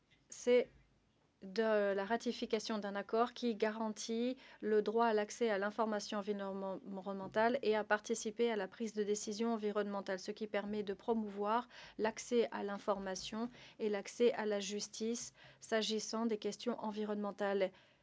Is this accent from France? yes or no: no; St. Vincent & Grenadines; je viens de Saint-Vincent et des Grenadines